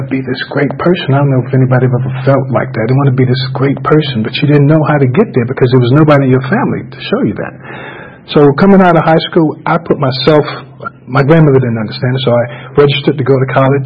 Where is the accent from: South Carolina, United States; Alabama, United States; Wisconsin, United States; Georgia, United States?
Georgia, United States; Augusta; I'm from Augusta, Georgia, you know. And when I saw New York City, oh, my God. I was like, wow, coming from the country, you know, New York City.